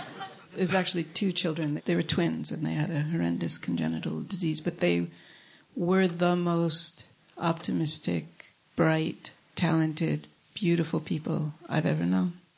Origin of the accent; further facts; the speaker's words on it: Jamestown, United States; Well, I spent my first 25 years there.